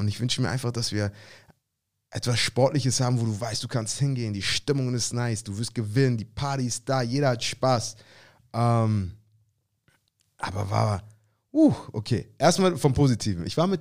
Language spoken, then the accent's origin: German; Hamburg, Germany; als Hamburger und Ex-Sea Devil